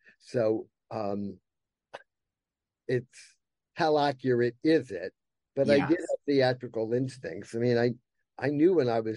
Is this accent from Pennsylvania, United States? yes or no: yes; Philadelphia, Pennsylvania, United States; I grew up in Philadelphia.